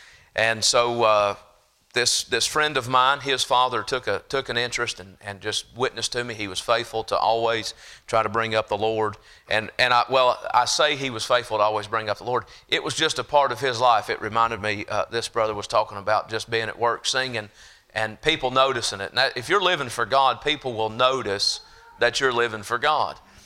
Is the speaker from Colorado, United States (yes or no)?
no; Virginia, United States; now in Carthage, United States; I'm originally from Virginia. I'll get into that in a minute, but we live now in Carthage, Tennessee.